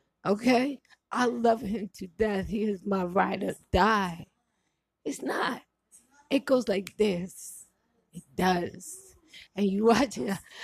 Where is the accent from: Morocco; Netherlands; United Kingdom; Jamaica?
Jamaica; accent: patois; when I get very angry, my patois accent just...